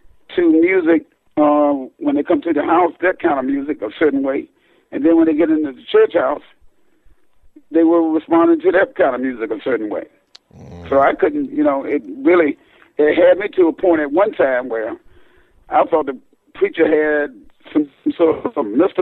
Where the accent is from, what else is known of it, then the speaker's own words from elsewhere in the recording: Wilson, North Carolina, United States; born there; I was born in Wilson, actually Greene County, North Carolina.